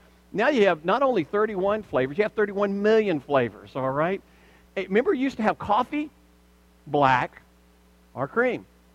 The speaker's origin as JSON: {"language": "English", "region": "Alabama", "country": "United States", "tie": "born or raised there", "said": "Of course, I grew up in Alabama, we didn't have a whole lot to worship, period"}